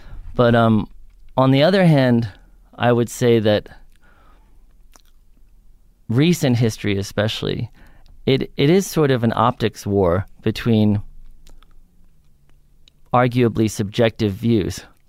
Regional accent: New York, United States; because I grew up in New York on the Upper West Side

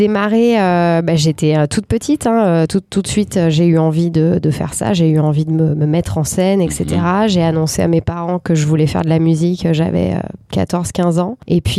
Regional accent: Marseille, Provence-Alpes-Côte d'Azur, France; also born or lived in Nantes; Je suis un peu de partout d'ailleurs parce que je suis née à Nantes, j'ai grandi à Marseille, ma mère est italienne et actuellement mes parents vivent en Italie. Donc je suis à moitié italienne, à moitié française, à moitié bretonne.

